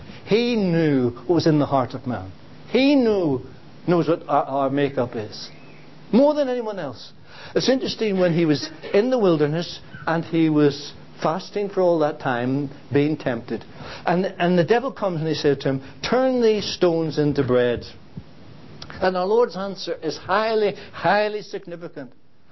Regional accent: Ireland; I don't know whether England have lost yet, but I'm glad I'm Irish.

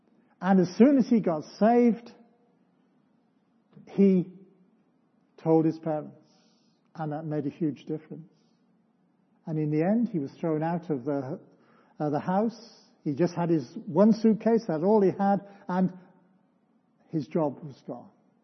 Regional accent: Wales, United Kingdom; I come from Wales, and it's quite possible to go back.

